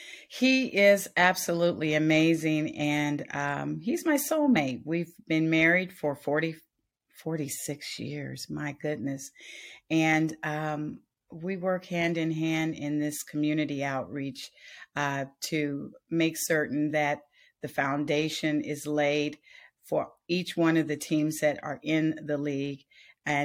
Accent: Kansas, United States; I'm from Kansas.

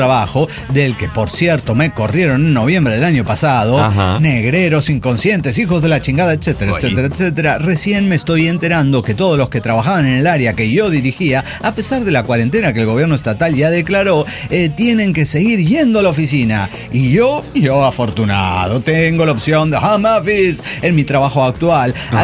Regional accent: Cochabamba, Bolivia; de Cochabamba, Bolivia.

